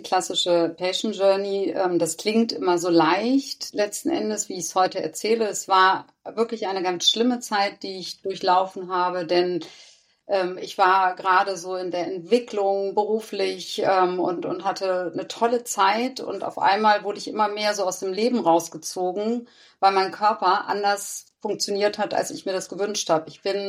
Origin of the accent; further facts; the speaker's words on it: Hamburg, Germany; ich komme aus Hamburg, ich bin aus Leidenschaft Hamburgerin